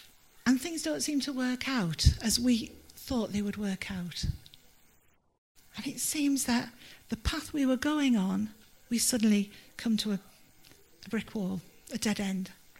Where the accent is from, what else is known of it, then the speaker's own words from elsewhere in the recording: Yorkshire and the Humber, United Kingdom; now in Newport, United Kingdom; when I was growing up in Yorkshire.